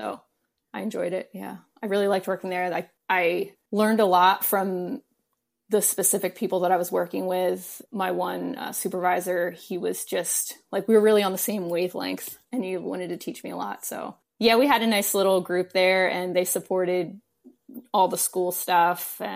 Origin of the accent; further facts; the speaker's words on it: New Jersey, United States; I grew up in South Jersey, so it's like an hour away.